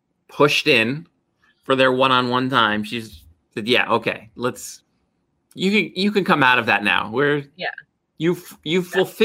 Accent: New Jersey, United States; Just like when I say I'm from New Jersey and someone says, hey, do you know so-and-so?

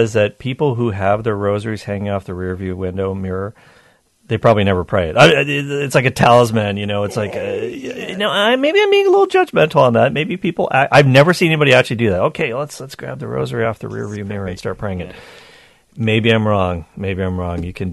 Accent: Canada; I'm Canadian, so I should be comfortable with that extra cold.

